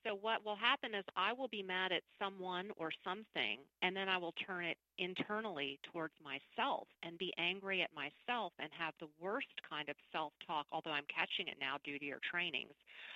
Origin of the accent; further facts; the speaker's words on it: the South, United States; I grew up in the South in a pretty strict Catholic kind of family